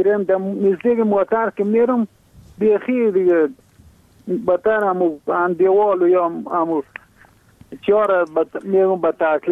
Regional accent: Bamyan, Afghanistan; ما خود راستی از بامیان هستیم

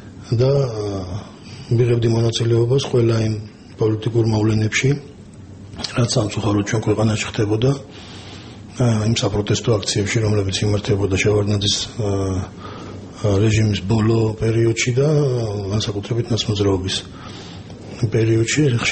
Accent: Tbilisi, Georgia; თბილისში დავიბადე ტრადიციულ ქართულ ოჯახში, საბურთალოზე.

